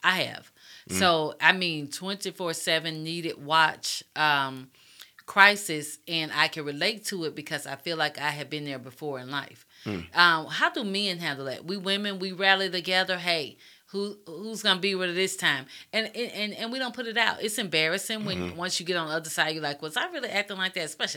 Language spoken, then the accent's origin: English; Arkansas, United States; Okay, so, you know, I'm from Arkansas, so I hear all the time, gang banging in Little Rock.